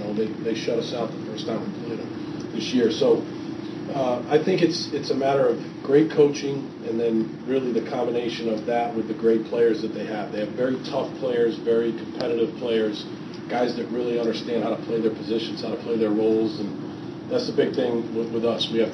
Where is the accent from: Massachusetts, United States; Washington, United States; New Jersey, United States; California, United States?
Massachusetts, United States; born or raised there; also born or lived in Dorchester